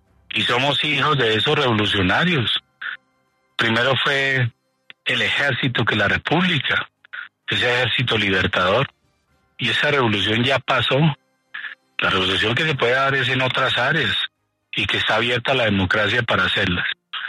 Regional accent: Colombia; yo soy colombiano, dispuesto a entregar absolutamente todo

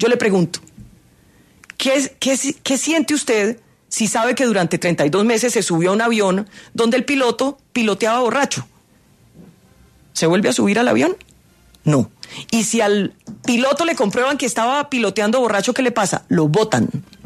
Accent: Buga, Valle del Cauca, Colombia; also born or lived in Tuluá; Yo soy una señora que nací en Tuluá, que me crié en Buga, Buga la Grande, Cali.

